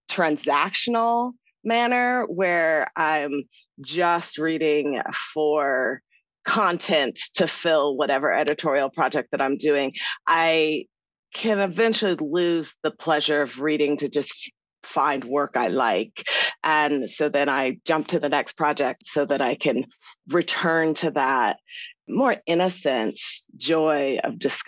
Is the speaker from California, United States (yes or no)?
yes; Irvine, California, United States; where the house I grew up in Irvine, California, quite literally, you would walk out the front door